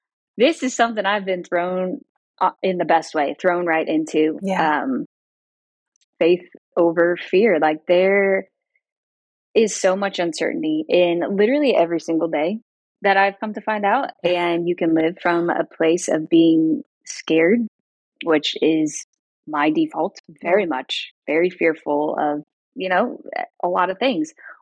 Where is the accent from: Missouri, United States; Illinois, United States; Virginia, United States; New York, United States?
Missouri, United States; I am from Missouri.